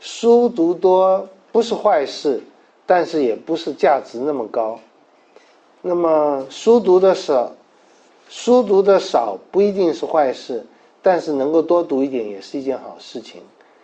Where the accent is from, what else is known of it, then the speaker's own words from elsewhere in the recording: China; 我们中国人也会说这句话嘛